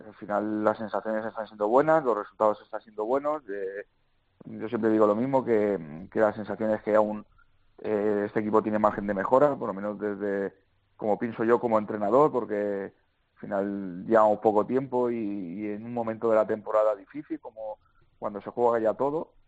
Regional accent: Barcelona, Catalonia, Spain; como soy de Barcelona

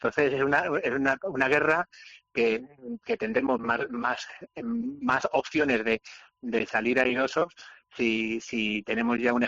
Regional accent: Extremadura, Spain; que por cierto creo que se ha dado algún caso recientemente en mi tierra chica, en Extremadura.

